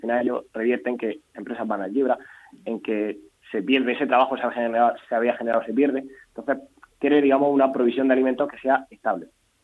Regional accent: Region of Murcia, Spain; somos los murcianos somos moderados.

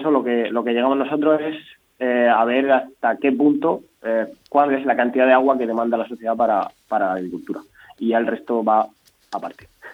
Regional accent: Region of Murcia, Spain; somos los murcianos somos moderados.

